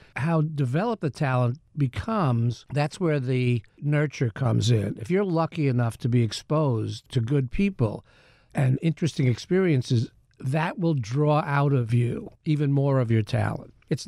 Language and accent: English; Ardsley, New York, United States; also born or lived in Bronx; We moved from the Bronx when I was about 7 and a half to a town called Ardsley. I went to the Ardsley school system. I think our address was Hartsdale, but I basically grew up in that town, Ardsley, for 10 years.